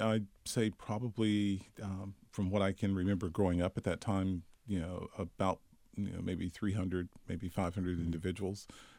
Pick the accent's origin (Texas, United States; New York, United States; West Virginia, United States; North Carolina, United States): North Carolina, United States; Swannanoa; Growing up in Swannanoa was a wonderful thing. I realized that the people there in the community really looked after each other.